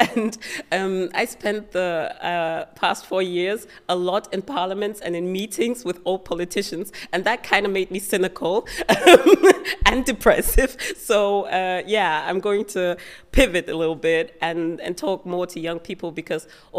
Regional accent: Germany; I remember growing up in Germany and talking to my grandparents who were alive during World War II

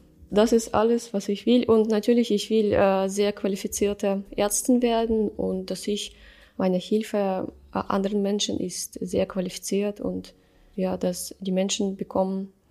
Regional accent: Russia; German is a second language; Wahrscheinlich dieser Niveau ist höher als in meinem Heimatland. Und hier Arzt kann also mehr als die Ärzte in Russland, ehrlich gesagt.

